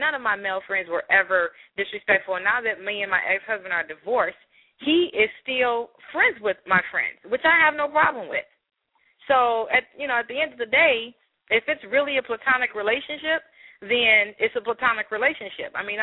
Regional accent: Detroit, Michigan, United States; He knew I was from Detroit based on something I had on.

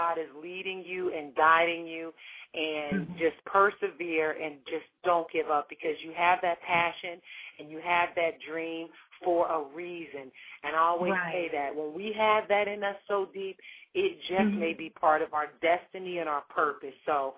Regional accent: New Jersey, United States; that know where I'm from, and I'm from New Jersey and that whole thing.

